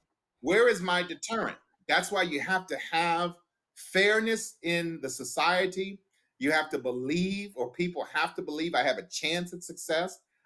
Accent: Washington, District of Columbia, United States; Growing up in Washington, D.C., or I know of people

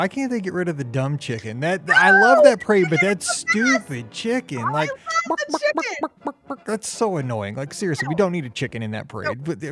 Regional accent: Midwest, United States; again, I'm from the Midwest and like we eat barbecue in St. Louis constantly.

